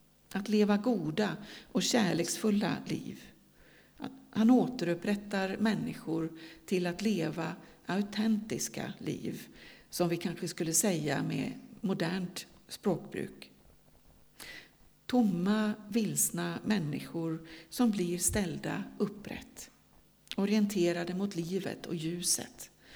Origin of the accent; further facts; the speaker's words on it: Dalarna County, Sweden; jag är ju Dalkulla egentligen.